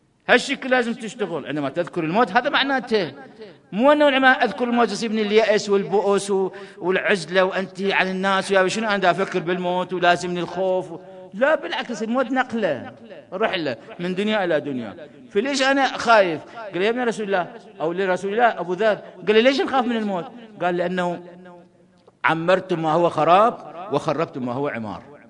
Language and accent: Arabic; Kadhimiya, Baghdad Governorate, Iraq; شوف أنا كظماوي على فطرتي